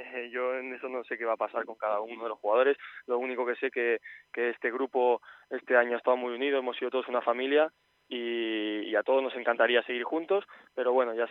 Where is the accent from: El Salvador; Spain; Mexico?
Spain; toda mi familia es argentina, yo soy española, sí.